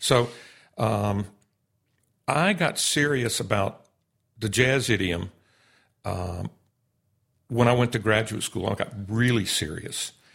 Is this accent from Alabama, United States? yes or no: no; North Carolina, United States; moved away as an adult; I grew up in North Carolina, left there in 1972 to go to college as a piano major, of all things.